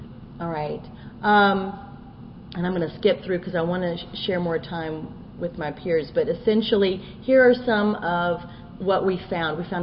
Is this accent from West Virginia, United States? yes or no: yes; West Virginia, United States; as I mentioned, I'm from West Virginia